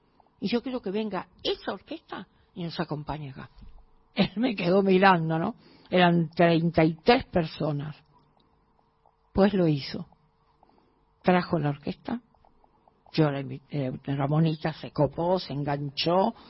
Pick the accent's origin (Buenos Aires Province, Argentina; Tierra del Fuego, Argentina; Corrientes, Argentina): Corrientes, Argentina; now in Buenos Aires, Argentina; recordar desde mi tierra que es tan fulminante